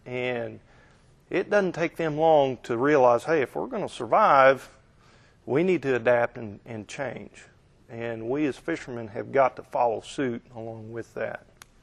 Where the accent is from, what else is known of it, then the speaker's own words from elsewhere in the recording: Missouri, United States; I grew up on the southern end. I grew up in Long Creek Arm on Table Rock.